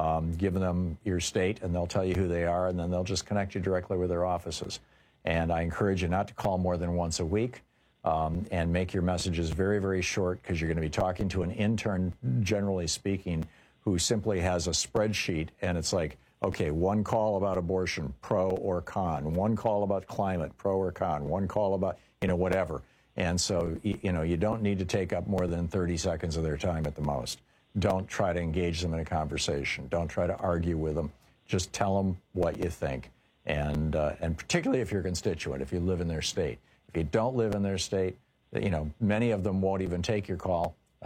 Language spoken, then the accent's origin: English; Michigan, United States; I grew up in Michigan. We studied tariffs when I was in elementary school, in like fourth, fifth, sixth grade civics class.